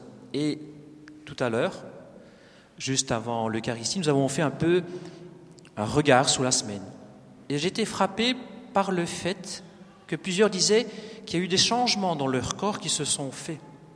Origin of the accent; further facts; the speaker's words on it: Belgium; je suis belge, vous savez, hein